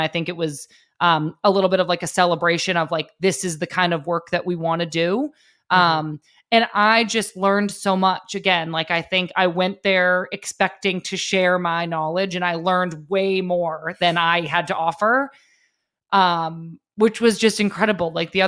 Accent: United States; we had such an advantage just by being American and having what we have.

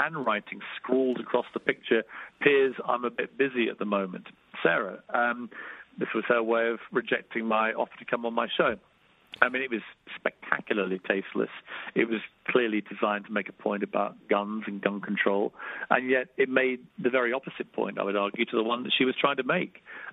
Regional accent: United Kingdom; to come as a British guy and to face all the, I guess, preconceived notions of, why are we letting this British guy replace the great Larry King?

